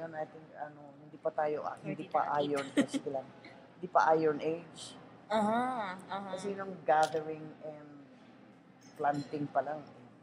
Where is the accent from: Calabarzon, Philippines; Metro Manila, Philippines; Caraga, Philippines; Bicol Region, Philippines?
Metro Manila, Philippines; Manila; because I grew up sa Manila rin, no?